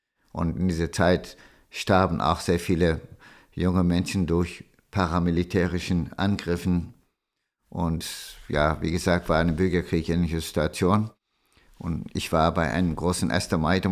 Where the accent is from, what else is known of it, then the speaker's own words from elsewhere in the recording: Istanbul, Turkey; moved away as an adult; now in Frankfurt, Germany; Ich bin ja in der Türkei geboren, beziehungsweise in Istanbul aufgewachsen und bin ich mit 22, 1978 nach Frankfurt gekommen.